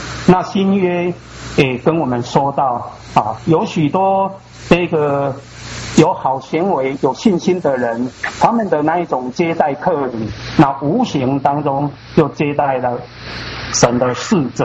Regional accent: Taiwan; 我记得我们台湾话有一个谚语那我小时候就听过，他的意思是这样我用闽南语讲

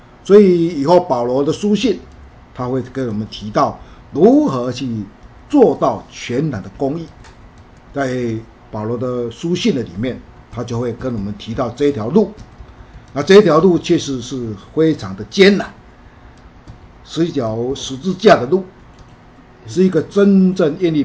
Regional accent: China; 这种讲法跟我们中国人的道家讲法很类似

